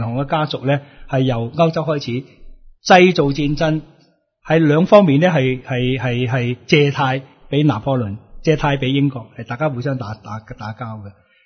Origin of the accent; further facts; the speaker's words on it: Hong Kong; 我哋香港人应该开始